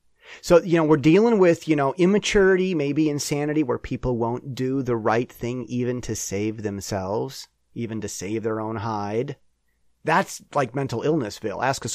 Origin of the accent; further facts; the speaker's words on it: Michigan, United States; I'm from Michigan's 4th District.